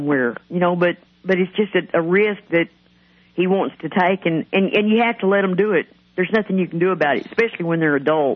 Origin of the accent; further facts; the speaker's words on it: Odessa, Texas, United States; moved away as an adult; now in Liberty County, United States; I'm originally from West Texas, and I moved here in 1996. I had a lot of problems in Odessa.